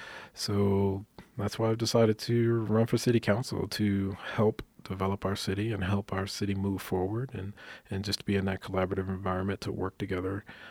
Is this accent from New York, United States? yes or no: no; Dickinson, Texas, United States; also born or lived in Navasota, United States; So, originally born and raised in Texas, small, born in Dickinson, Texas, but I claim Dickinson and Navasota, Texas as my hometown. So just kind of small towns that I'm originally from.